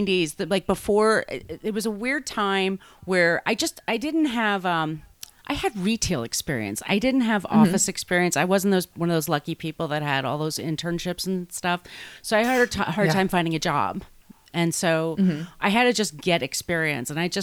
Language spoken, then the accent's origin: English; Glen Cove, New York, United States; I'm originally from Long Island, and that's how you pronounce it accurately.